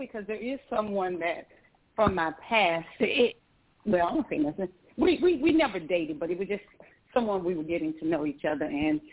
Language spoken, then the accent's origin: English; North Carolina, United States; now in Georgia, United States; Yeah, I actually born and raised in North Carolina, but I live in Georgia now.